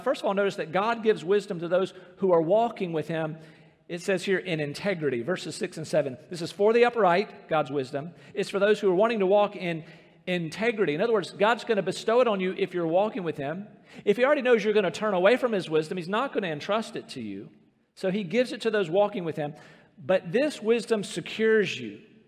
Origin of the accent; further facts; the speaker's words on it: Rocky Mount, North Carolina, United States; let's go swim in the Tar River there in Rocky Mount, my hometown, and we'll jump off the trestle.